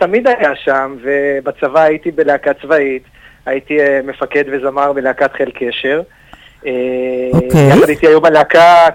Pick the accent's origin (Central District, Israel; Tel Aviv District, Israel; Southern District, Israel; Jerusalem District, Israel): Tel Aviv District, Israel; Tel Aviv; הגרתי בתל אביב בילדותי